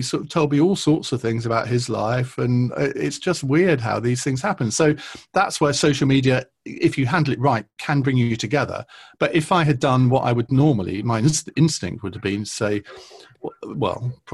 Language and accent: English; Saffron Walden, East of England, United Kingdom; Saffron Walden, which is where I grew up in Essex.